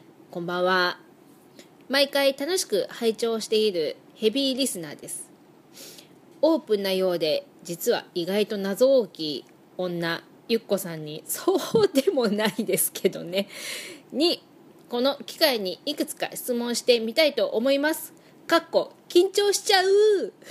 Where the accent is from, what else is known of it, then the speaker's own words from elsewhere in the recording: Nagoya, Aichi, Japan; now in Tokoname, Japan; で実は私名古屋出身、名古屋育ちなんですけど、名古屋から常滑に出てきたのが、まあ、6、7年前